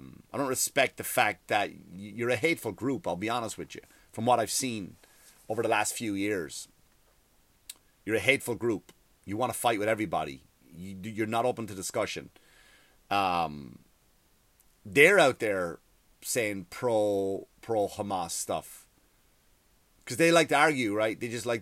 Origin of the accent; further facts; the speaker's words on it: Ireland; I grew up in Ireland.